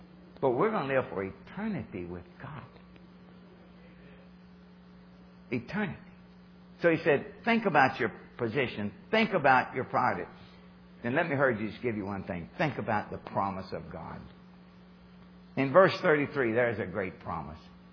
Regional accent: Kentucky, United States; I'm from Kentucky. I was born and raised in Kentucky. And pastored there for about 8 years.

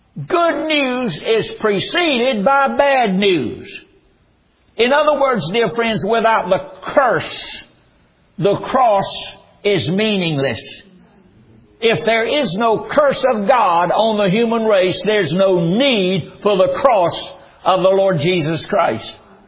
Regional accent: North Carolina, United States; now in Texas, United States; I was raised in North Carolina, first 20 years of my life. And I have seen things there that I've never seen since I came to Texas.

